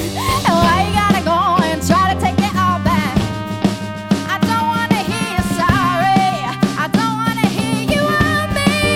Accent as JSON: {"language": "English", "country": "Colombia", "said": "And I'm from Colombia. And anybody who is Latin American or from Colombia knows that we grew up watching telenovelas"}